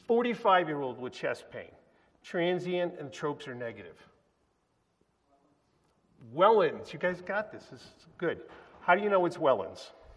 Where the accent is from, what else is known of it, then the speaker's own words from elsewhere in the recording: New England, United States; I grew up in New England, so the Boston Celtics, biggest prospect ever in his age, dropped dead.